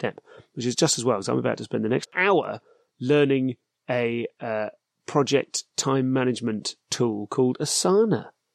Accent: United Kingdom; I'm too British to sit there and broadcast people telling me that the thing's important to them.

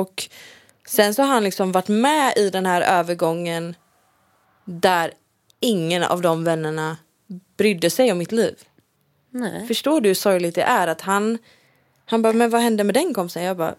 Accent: Gothenburg, Västra Götaland County, Sweden; Jag kommer från Göteborg och har haft alla mina vänner från Göteborg.

